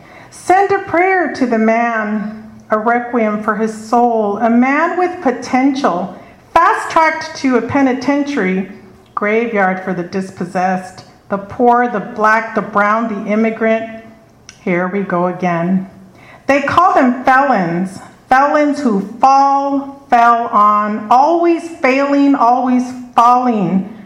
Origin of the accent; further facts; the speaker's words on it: California, United States; It's back in the day, you know, I'm from California, so before I was 21, I did what everybody did